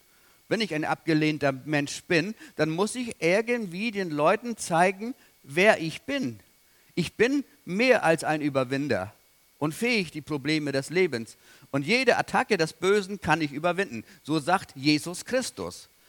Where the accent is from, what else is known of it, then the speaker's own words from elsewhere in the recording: Rendsburg, Schleswig-Holstein, Germany; Ich komme aus Rendsburg